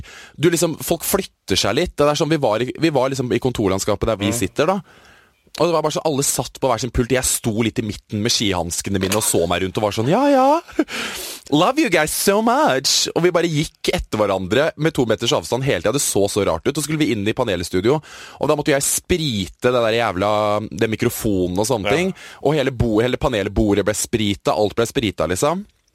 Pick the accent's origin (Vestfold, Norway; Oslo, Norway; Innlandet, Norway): Vestfold, Norway; Stokke; her hjemme I Stokke.